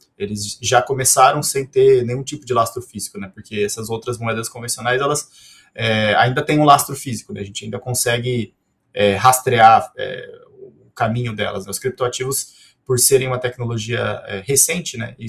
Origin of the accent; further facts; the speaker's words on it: São Paulo, Brazil; eu sou do interior de São Paulo